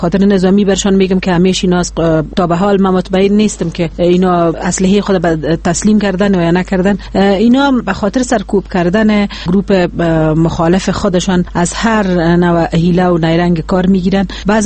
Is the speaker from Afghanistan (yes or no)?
yes; Afghanistan; همه ما افغان هستیم و لاقل به خاطر مسلمان بودن